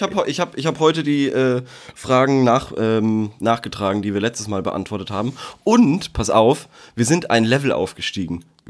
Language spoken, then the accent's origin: German; Unterköllnbach, Bavaria, Germany; ich komme aus Unterköllnbach, Bayern.